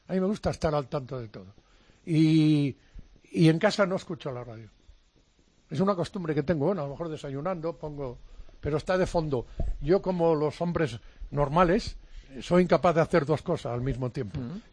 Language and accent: Spanish; Galicia, Spain; now in Madrid, Spain; yo soy gallego